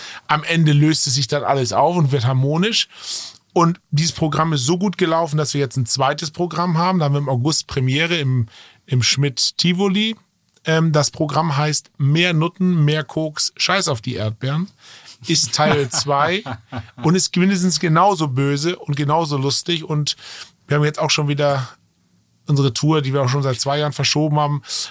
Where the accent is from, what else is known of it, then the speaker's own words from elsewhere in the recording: Jork, Lower Saxony, Germany; ich war als Jugendlicher, ich bin in York im alten Land aufgewachsen.